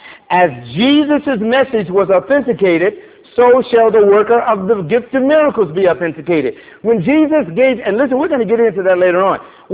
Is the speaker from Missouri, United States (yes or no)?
yes; Missouri, United States; Show me. I'm from Missouri. I got to see it.